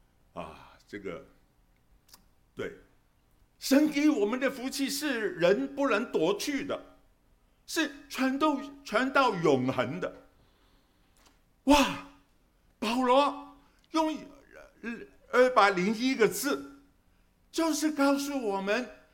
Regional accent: Guangdong, China; 我们广东人说打波就是打球啊

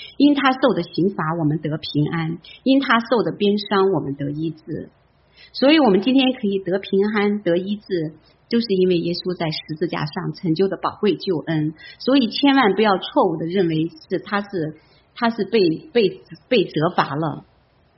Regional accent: China; 为什么不拣选我们中国人？

